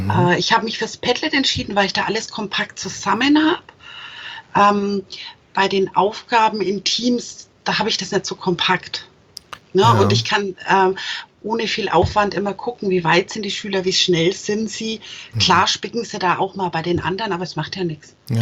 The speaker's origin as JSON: {"language": "German", "region": "Bavaria", "country": "Germany", "said": "vor allem als Franke"}